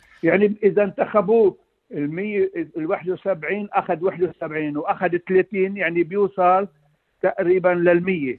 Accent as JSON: {"language": "Arabic", "country": "Lebanon", "said": "بس بالنسبة لنا كلبنانيين الوضع نحن اليوم وضع صعب"}